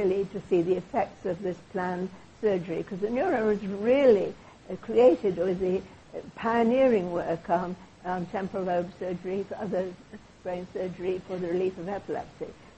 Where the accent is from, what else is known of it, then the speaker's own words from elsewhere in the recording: United Kingdom; moved away as an adult; now in Canada; I'm British, and I came to Canada at the end of the war for various reasons.